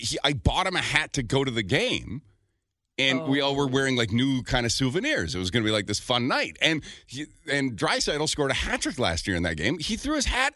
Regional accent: Brandon, Manitoba, Canada; I don't know what any of that is. I'm from Brandon.

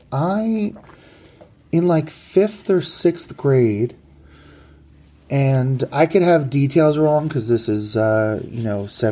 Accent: New York, United States; I grew up on Long Island.

